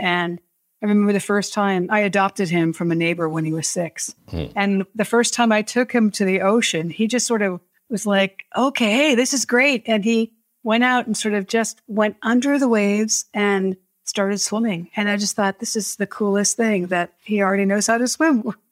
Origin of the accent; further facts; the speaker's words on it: New Hampshire, United States; but also where I grew up in New Hampshire, there were neighbors that had all kinds of dogs.